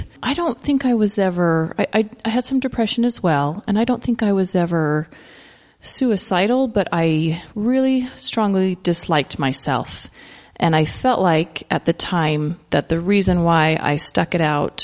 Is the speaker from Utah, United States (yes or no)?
yes; Utah, United States; I was born and raised in the church. I grew up in Salt Lake County.